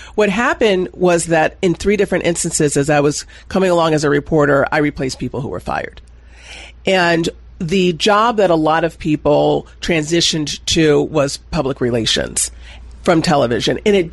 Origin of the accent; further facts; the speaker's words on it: Washington metropolitan area, United States; Well, I was raised in what's now called the DMV, essentially Baltimore, Washington, D.C., and that's where I was raised for elementary and middle school.